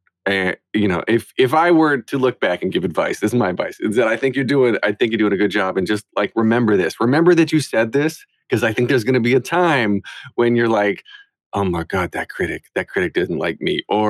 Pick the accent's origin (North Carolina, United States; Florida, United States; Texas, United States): North Carolina, United States; I can relate to growing up in the South. I grew up in a tiny little town in North Carolina.